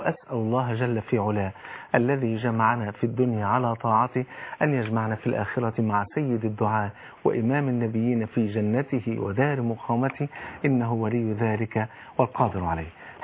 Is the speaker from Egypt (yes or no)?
yes; Egypt; احنا كمصريين وكناس مسلمين